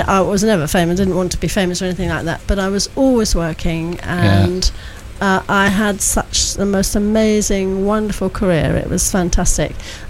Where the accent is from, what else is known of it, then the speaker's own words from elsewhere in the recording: Bourne End, South East England, United Kingdom; I come from Buckinghamshire.